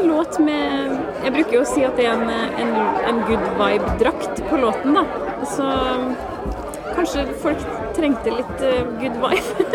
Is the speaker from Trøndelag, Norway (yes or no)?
yes; Røros, Trøndelag, Norway; also born or lived in Härjedalen, Sweden; now in Frøya, Norway; Ja, jeg 31 år gammel. Opprinnelig fra Røros og Herjedalen på svensk side, rett over grensa for Røros.